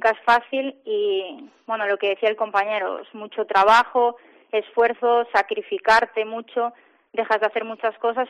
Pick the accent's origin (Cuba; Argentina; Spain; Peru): Spain; Arteixo, Galicia; Yo de Arteixo.